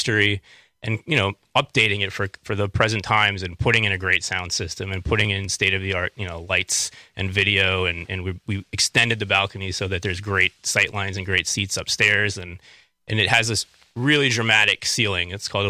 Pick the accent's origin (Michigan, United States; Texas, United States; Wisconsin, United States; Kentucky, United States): Wisconsin, United States; Madison; So, yeah, I'm from Madison. I grew up in that neighborhood.